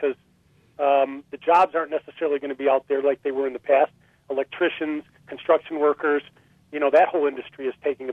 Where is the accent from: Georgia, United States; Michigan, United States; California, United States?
Michigan, United States; Detroit; I mean, and we're from Detroit. Can you imagine?